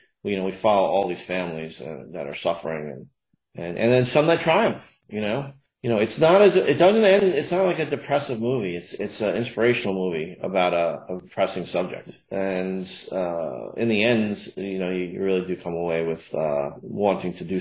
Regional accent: Sandy Hook, Connecticut, United States; a good friend of mine had their kids that I grew up with in Sandy Hook

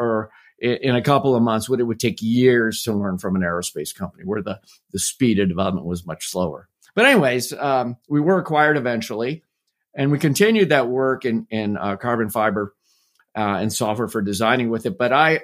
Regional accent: Indianapolis, Indiana, United States; Well, I grew up in Indianapolis, and that's the racing capital of the world

